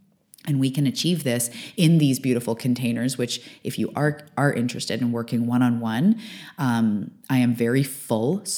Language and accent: English; British Columbia, Canada; I am a Canadian. I'm living on the west coast of Canada.